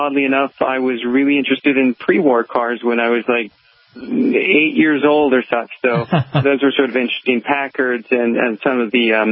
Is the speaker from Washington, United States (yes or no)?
yes; Bellevue, Washington, United States; And I grew up in the Bellevue area, which is sort of affluent in the sense that there are many people that have collections and so forth.